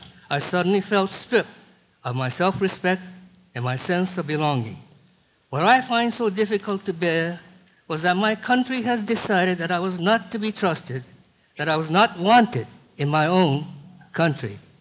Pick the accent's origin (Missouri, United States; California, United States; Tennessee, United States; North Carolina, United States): California, United States; San Francisco; now in Oakland, United States; I was born in San Francisco and have lived most of my life in the Bay Area. I presently live with my wife in Oakland, California.